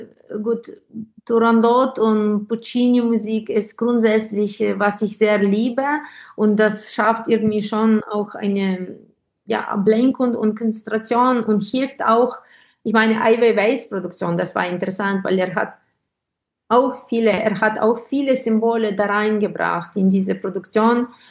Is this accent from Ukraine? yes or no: yes; Ukraine; German is a second language; ob ich jetzt also gut bin oder schlecht bin für mein Heimatland.